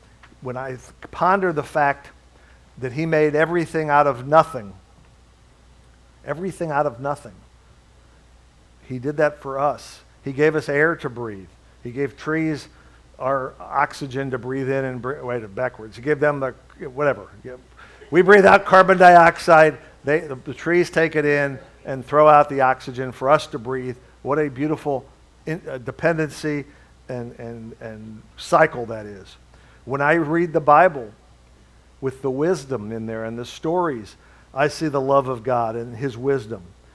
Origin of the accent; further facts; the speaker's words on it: Midwest, United States; I've decided I'm a Midwest guy. I love the Midwest. I was born and raised in the Midwest. We don't have mountains. We don't have oceans.